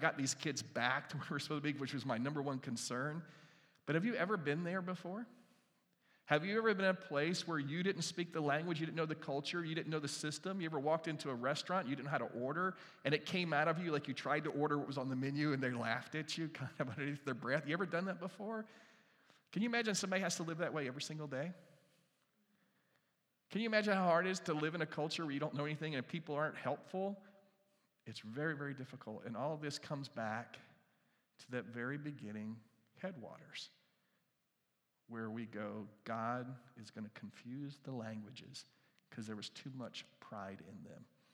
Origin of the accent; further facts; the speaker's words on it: United States; This is not comfortable for me because I'm an American, right? And Americans, we don't sit close to people unless we know them.